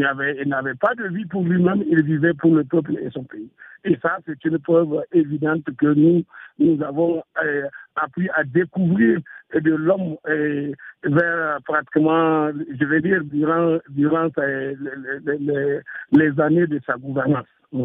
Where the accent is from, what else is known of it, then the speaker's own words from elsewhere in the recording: Niger; le président Tandja, c'est un homme qui a fini par marquer notre vie en tant que Nigérien